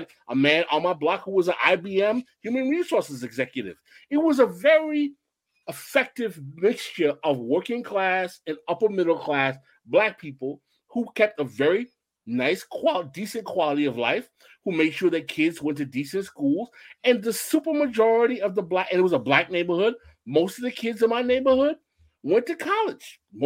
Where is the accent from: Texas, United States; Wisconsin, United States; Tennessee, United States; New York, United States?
New York, United States; Cambria Heights; So growing up in Cambria Heights, right? I had black folk in my neighborhood who had gone to college.